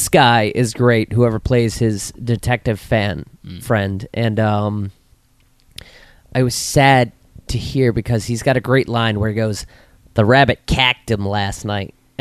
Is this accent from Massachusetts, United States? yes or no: yes; Massachusetts, United States; now in Orlando, United States; No, I grew up in Massachusetts, actually.